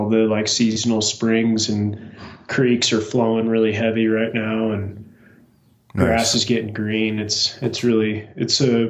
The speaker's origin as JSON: {"language": "English", "town": "Kansas City", "country": "United States", "tie": "born or raised there", "also_born_or_lived": "California / North Carolina", "moved": "as an adult", "said": "No, I'm originally from Kansas City, just outside Kansas City. I grew up there until I was 18 and joined the Marine Corps."}